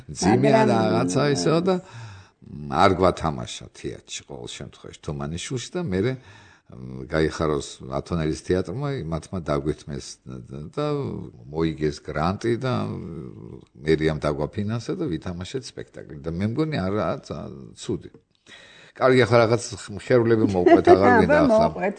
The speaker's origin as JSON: {"language": "Georgian", "region": "Tbilisi", "country": "Georgia", "said": "მე მთელი ბავშვობა სულ არასოდეს მე თბილისელი ვარ და სოფელი არ მქონია"}